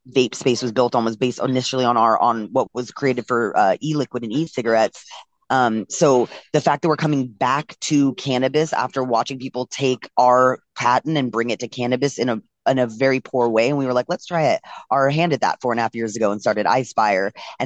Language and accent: English; California, United States; I'm from California.